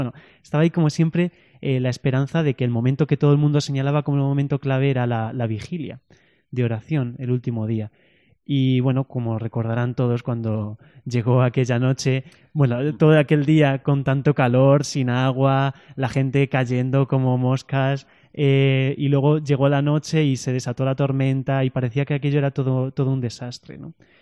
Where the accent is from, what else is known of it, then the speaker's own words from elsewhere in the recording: Cobisa, Castilla-La Mancha, Spain; Yo soy de Covisa. He vivido siempre en Covisa, entre Covisa, Toledo, siempre por allí.